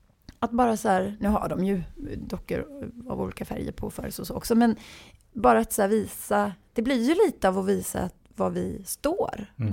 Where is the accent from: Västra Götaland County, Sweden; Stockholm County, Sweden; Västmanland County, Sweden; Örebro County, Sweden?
Västra Götaland County, Sweden; Gothenburg; För jag är ju uppvuxen i villa i Askim och på Näset. Och det är så här Göteborgs lite snofsigare områden.